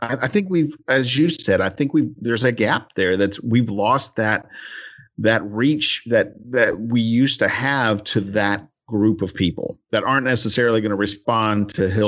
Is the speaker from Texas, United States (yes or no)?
no; North Carolina, United States; I remember I'm from North Carolina. That's where I'm at.